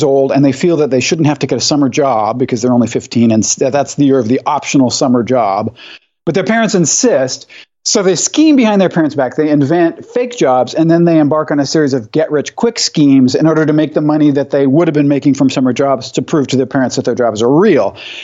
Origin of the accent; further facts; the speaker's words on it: Tacoma, Washington, United States; also born or lived in Olympia; So I was born in Olympia and I was raised in Tacoma, and then I left for college and then I came back and lived there a few years when my mom was sick with Alzheimer's, and then we moved to Seattle.